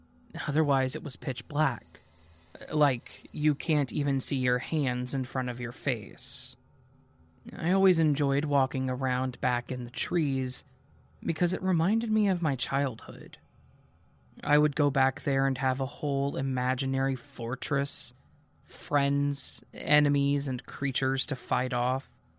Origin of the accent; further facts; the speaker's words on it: Minnesota, United States; now in Texas, United States; I'm from Minnesota, but I moved to Texas for school and was planning to move back once I graduated.